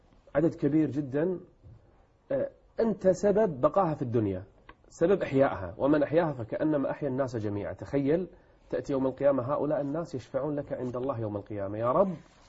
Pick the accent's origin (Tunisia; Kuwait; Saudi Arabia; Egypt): Kuwait; عندنا في الكويت الآن مشروع